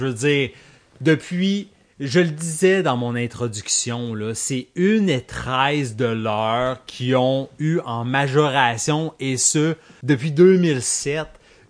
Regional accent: Ontario, Canada; moi, là, je suis franco-ontarien, là.

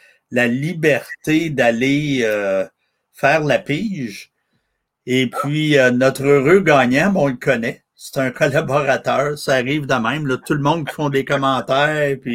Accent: Cowansville, Quebec, Canada; Donham, c'est mon patelin de naissance. Je suis natif de Coansville.

